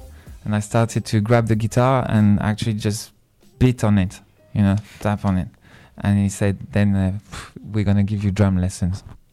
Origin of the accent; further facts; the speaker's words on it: Belfort, Bourgogne-Franche-Comté, France; English is a second language; I grew up in France, east of France, Belfort.